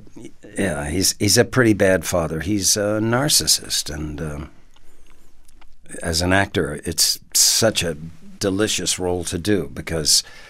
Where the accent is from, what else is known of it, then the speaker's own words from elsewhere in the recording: Maryland, United States; I'm a Lutheran from Western Maryland.